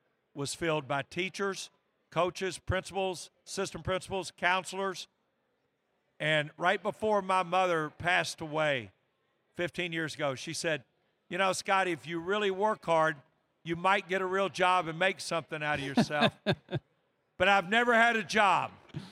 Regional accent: Louisville, Kentucky, United States; I grew up on Central Avenue. A lot of people had a swing set in their backyard. I had Churchill Downs.

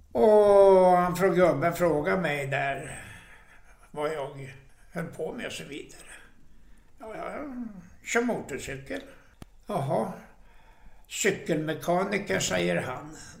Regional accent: Spånga, Stockholm County, Sweden; also born or lived in Forsbacka; Ja, Spånga.

